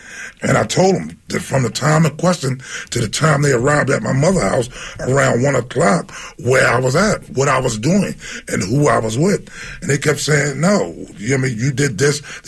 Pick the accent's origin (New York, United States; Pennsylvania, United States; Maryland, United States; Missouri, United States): Pennsylvania, United States; Philadelphia; I'm from North Philadelphia. I'm from North Philadelphia, you know what I mean?